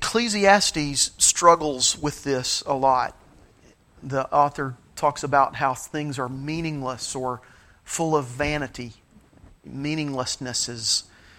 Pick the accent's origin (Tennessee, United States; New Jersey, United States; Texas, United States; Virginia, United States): Tennessee, United States; we grew up in the Tri-Cities of East Tennessee, Kingsport, Bristol, Johnson City.